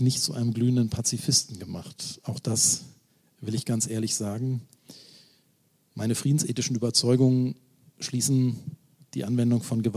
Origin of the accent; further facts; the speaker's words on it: Lower Saxony, Germany; Daran merkt ihr, ich komme aus Niedersachsen.